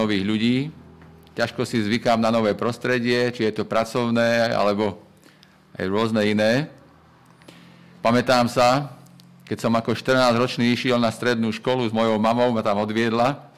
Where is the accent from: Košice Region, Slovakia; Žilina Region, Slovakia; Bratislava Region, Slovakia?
Žilina Region, Slovakia; moved away as an adult; now in Lučenec, Slovakia; Keď som sa sťahoval z Oravy do Lučenca, keď som sa oženil, tak tiež som nevedel, čo ma čaká.